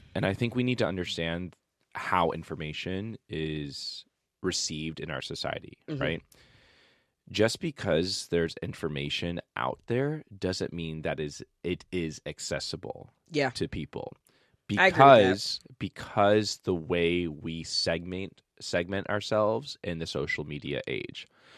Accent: New York, United States; And I was like, oh, I'm from Long Island.

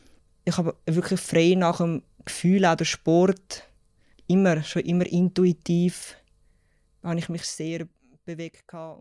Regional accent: Zurich, Switzerland; ich bin 37. Ich bin in Zürich aufgewachsen.

